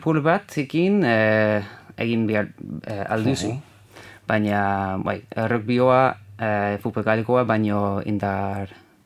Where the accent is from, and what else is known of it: Ireland; Basque is a second language